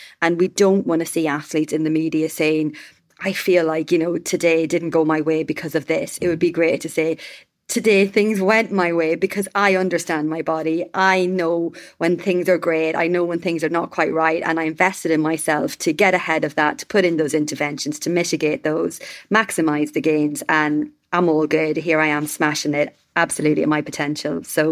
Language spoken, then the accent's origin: English; Ireland; I'm such a talker. I'm so Irish.